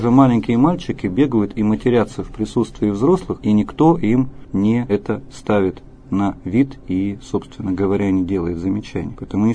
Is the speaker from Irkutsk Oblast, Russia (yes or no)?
no; Yekaterinburg, Sverdlovsk Oblast, Russia; как для уроженца Екатеринбургской, тогда еще Свердловской земли, эта тема, она для нас всегда была актуальна